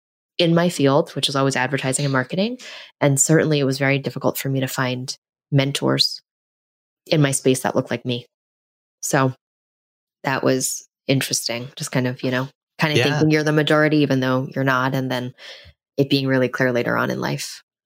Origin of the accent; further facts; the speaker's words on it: United States; So I didn't grow up in Chinatown. I grew up around Chinatown, but I definitely went to school in Chinatown. And so even though I'm Chinese American, my elementary school was about 98% Chinese because it was in the middle of Chinatown.